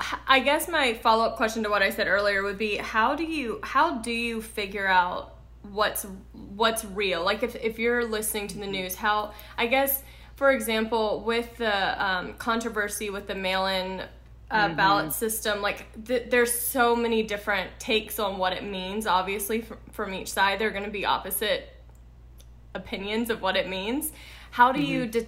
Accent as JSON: {"language": "English", "region": "Louisiana", "country": "United States", "said": "And so I'm from the South, I'm from Louisiana."}